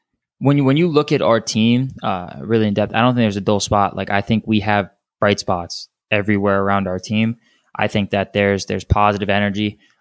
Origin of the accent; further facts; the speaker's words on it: Tampa, Florida, United States; Honestly, I grew up in Florida. I grew up in Tampa Bay.